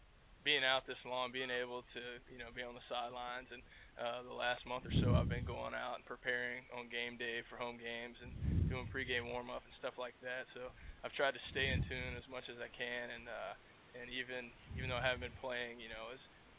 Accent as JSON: {"language": "English", "region": "Mississippi", "country": "United States", "tie": "born or raised there", "said": "I mean, for me, especially growing up in Mississippi in the South"}